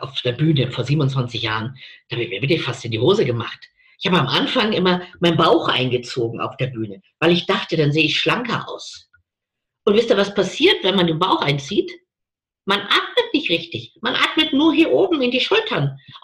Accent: Bavaria, Germany; bei uns in Bayern sagt man, die scheißen sie nix.

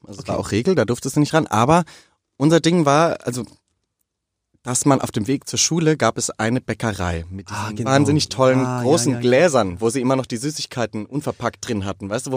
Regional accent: Cologne, North Rhine-Westphalia, Germany; ich bin ja auch in Köln groß geworden

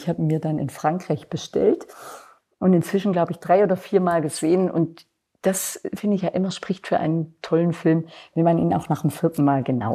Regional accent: Baden-Württemberg, Germany; now in Hamburg, Germany

